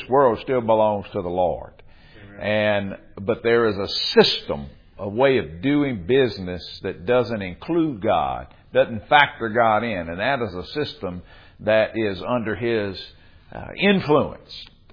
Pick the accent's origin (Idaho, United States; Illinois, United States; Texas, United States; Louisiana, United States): Louisiana, United States; and they said, man, you from Louisiana? I said, I done lost a lot of my accent. I don't talk like I used to. I can go back.